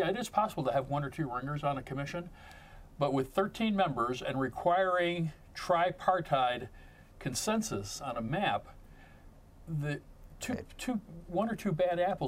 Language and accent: English; Illinois, United States; As a kid growing up in Illinois, we actually had that happen